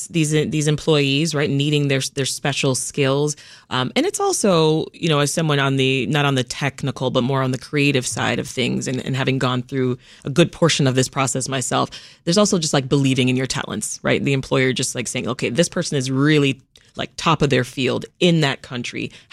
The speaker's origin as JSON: {"language": "English", "country": "Canada", "lives_now": "United States", "said": "Many, many moons ago, as a Canadian, I was also on a student visa here in the U.S. doing some studies."}